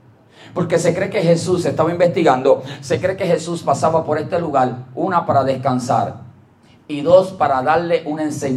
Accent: Puerto Rico; Yo me imagino ella, déjame viajar como buen puertorriqueño. Habló tipo boricua

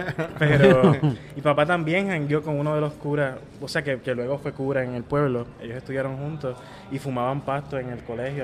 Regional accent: Ciales, Puerto Rico; Yo soy de Ciales, by the way.

